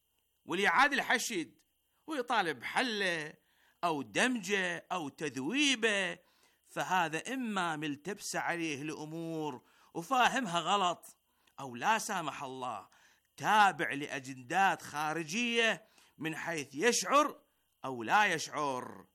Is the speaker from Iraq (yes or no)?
yes; Iraq